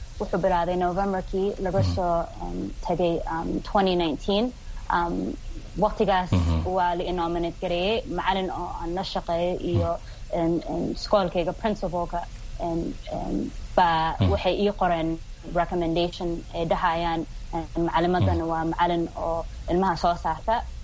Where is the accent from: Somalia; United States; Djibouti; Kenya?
United States; maadaama aan Soomaali ahay Maraykanna aan ku dhashay oo ku soo koray